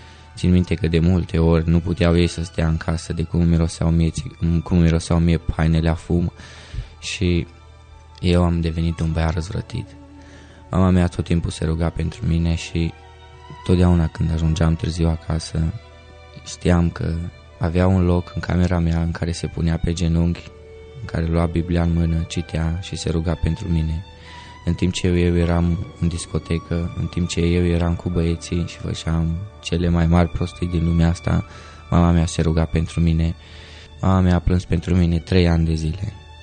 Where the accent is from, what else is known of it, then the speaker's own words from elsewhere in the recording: Zalău, Sălaj County, Romania; born there; sunt dintr-o familie de creștini baptiști, m-am născut în Zalău, părinții mei m-au dus la biserică încă de mic.